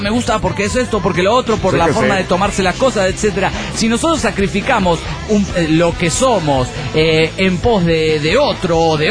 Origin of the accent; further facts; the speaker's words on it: Guanajuato, Mexico; Yo soy de Guanajuato, donde año a año, en el mes de octubre, se realiza el Festival Internacional Cervantino.